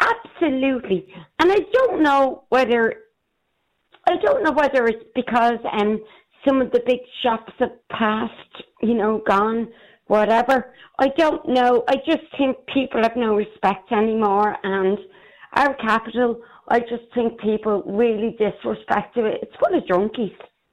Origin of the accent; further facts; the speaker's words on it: Dublin, Leinster, Ireland; I'm from Dublin, born and bred, and I'm proud of my city.